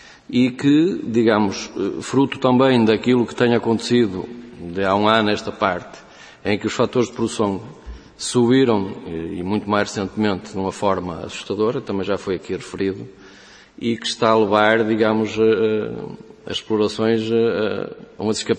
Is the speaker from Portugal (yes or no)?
yes; Vila do Conde, Porto, Portugal; Eu sou de Vila do Conde e, portanto, um bocado de testemunho daquilo que se está a passar em Vila do Conde